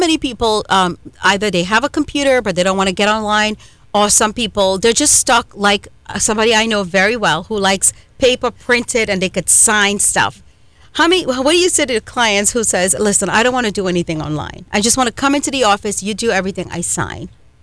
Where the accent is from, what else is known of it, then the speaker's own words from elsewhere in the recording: Trinidad & Tobago; now in United States; because I'm from Trinidad and Tobago. They've got universal health care there, but, I mean, it's different, right?